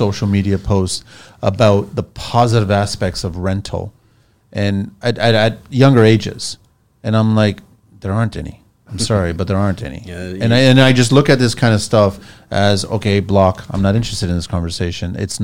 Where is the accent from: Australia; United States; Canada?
Canada; I'm a Canadian, I'm Portuguese